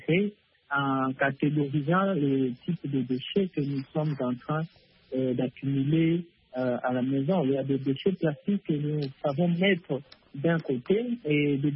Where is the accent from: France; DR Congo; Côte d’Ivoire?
DR Congo; ici chez nous en RDC